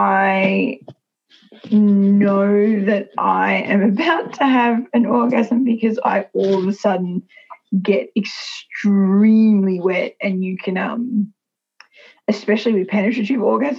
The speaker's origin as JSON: {"language": "English", "country": "Australia", "tie": "born or raised there", "said": "I am bisexual and I am Australian and I live in Australia, born in Australia."}